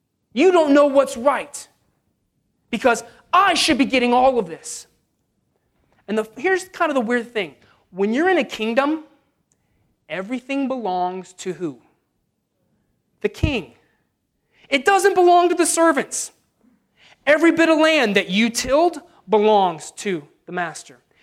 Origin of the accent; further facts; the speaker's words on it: California, United States; And I grew up in California. Most people don't think about California as a lot of farming